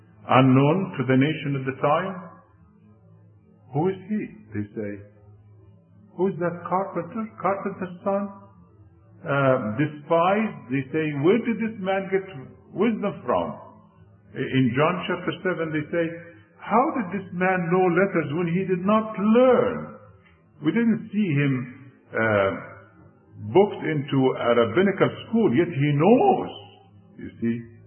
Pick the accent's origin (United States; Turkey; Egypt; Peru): Egypt; You see, I grew up in the Middle East. I grew up in Egypt.